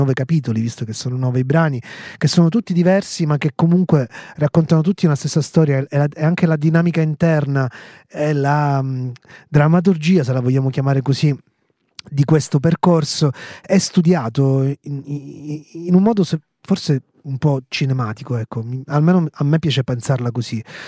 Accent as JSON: {"language": "Italian", "region": "Sicily", "country": "Italy", "said": "Io comunque sono siciliano, quindi ho l'isola dentro in tutti i sensi."}